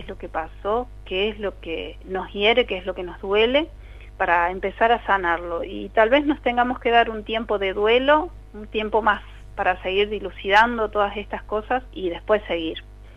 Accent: Córdoba, Argentina; Nosotros, por ejemplo, somos de Córdoba, el pueblo Comechingón vive en una zona de monte nativo

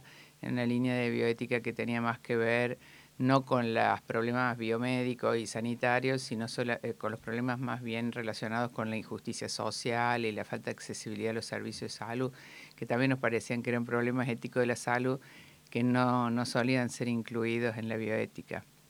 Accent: Córdoba, Argentina; Argentina, yo soy cordobesa.

